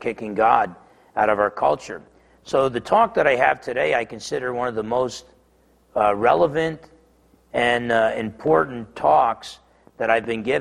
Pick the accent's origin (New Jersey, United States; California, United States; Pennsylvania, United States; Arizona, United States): New Jersey, United States; It's not just because I'm half Italian and I'm from New Jersey that I tend to be pessimistic.